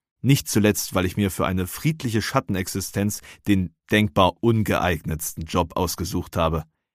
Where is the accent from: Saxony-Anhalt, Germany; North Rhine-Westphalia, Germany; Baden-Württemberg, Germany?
Saxony-Anhalt, Germany; Halle an der Saale; in meiner Heimatstadt Halle an der Saale